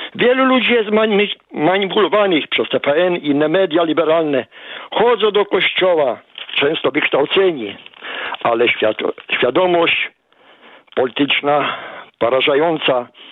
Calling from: Łomża, Podlaskie Voivodeship, Poland; z Łomży, z domowego kościoła.

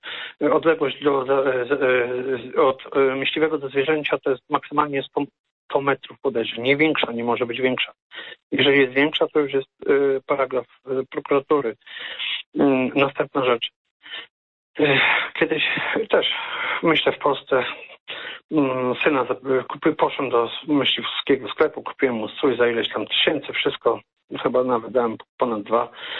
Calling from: Subcarpathian Voivodeship, Poland; Ja pochodzę z Podkarpacia, z Bieszczad, także moja rodzina pokoleń i zawsze związani też z lasem

